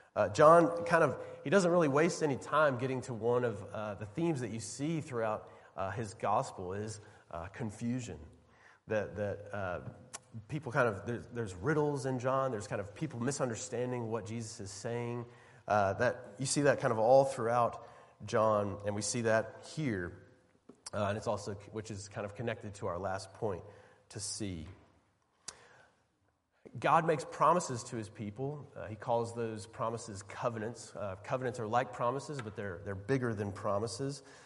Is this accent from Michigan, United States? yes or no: no; Alabama, United States; My home state, a state with as much football idolatry as any place in the world, they were already celebrating.